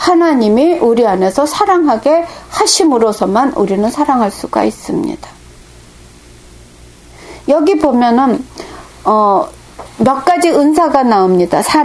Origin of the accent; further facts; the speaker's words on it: South Korea; moved away as an adult; now in Japan; 제가 한국에서 자라서 제일교포하고 결혼을 해서